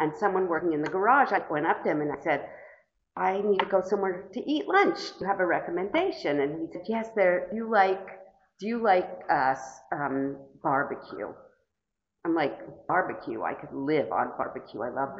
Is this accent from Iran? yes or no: no; Montreal, Quebec, Canada; I'm a compulsive reader, and I'm from Montreal.